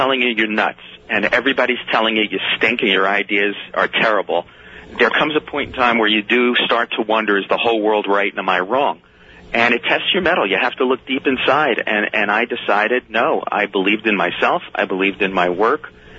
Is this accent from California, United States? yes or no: no; New Jersey, United States; I was a blue-collar kid growing up in New Jersey.